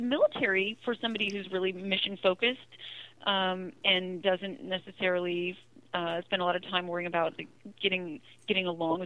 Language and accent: English; Columbus, Ohio, United States; I was born in Columbus, Ohio